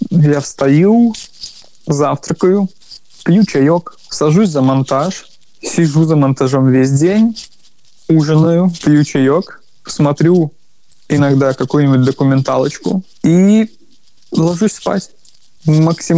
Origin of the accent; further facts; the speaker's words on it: Belarus; Мы белорусы, мы не русские, мы от России отдельно.